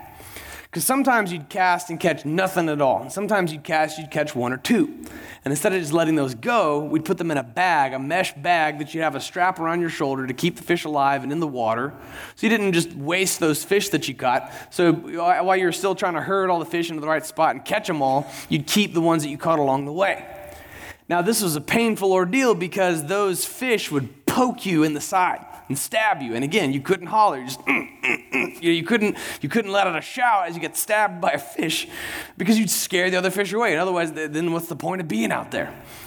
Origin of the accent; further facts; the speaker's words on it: Pensacola, Florida, United States; We grew up in Pensacola, Florida, which is a cool little beach town.